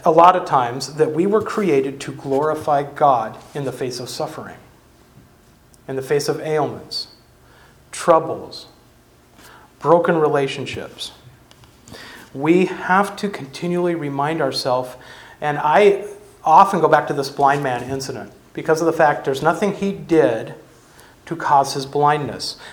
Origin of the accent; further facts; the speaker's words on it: United States; I'm an American. I like to live in my liberties and freedom